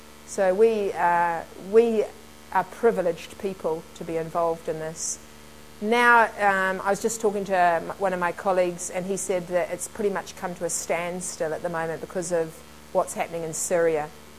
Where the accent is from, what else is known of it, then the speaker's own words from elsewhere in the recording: New Zealand; I've noticed since coming back to New Zealand that I'm still a New Zealander